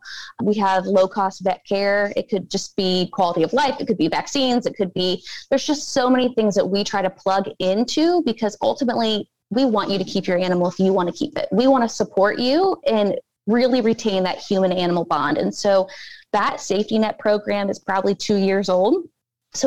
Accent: Ohio, United States; I grew up in Ohio where it was very rural.

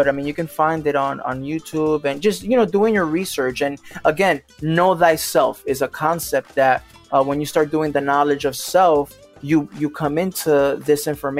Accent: Puerto Rico; born there; So I was born in Puerto Puerto Rico. My mom is Dominican, from Dominican Republic, Española.

